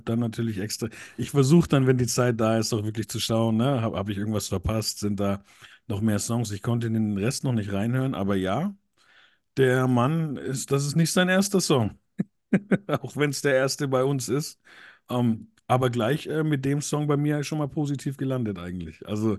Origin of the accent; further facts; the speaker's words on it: Germany; born there; Leute, wer 1982 geboren ist in Deutschland und … weiß, wie es ist, wenn der Name verhunzt wird.